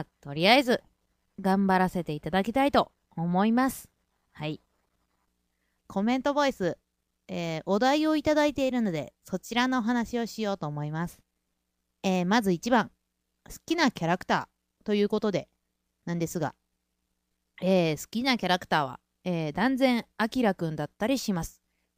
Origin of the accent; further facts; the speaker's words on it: Kansai, Japan; 一応関西人なので、ボケでもツッコミでも、一人漫才でも、はい、何でも一応できるつもりではありますが